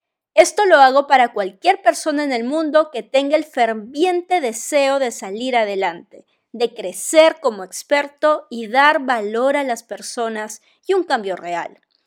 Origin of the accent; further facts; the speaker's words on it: Peru; soy de Perú, y me apasiona todo lo relacionado a los negocios por internet